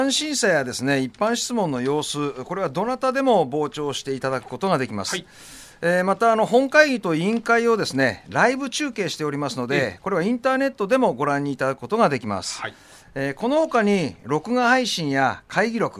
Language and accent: Japanese; Seto, Aichi, Japan; 私はですね、この生まれ育ったこの瀬戸市の町にですね